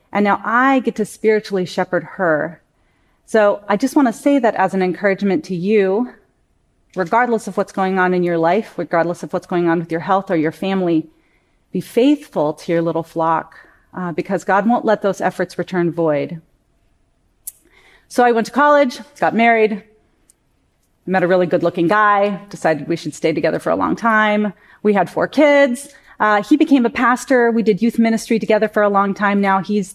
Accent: Portland, United States; Let me share a little bit about myself. I grew up in Portland.

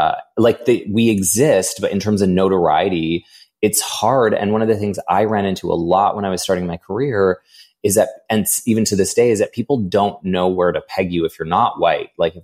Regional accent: Edmonton, Alberta, Canada; born there; I was born in Edmonton. And then the second thing I wrote was I was born in 1981.

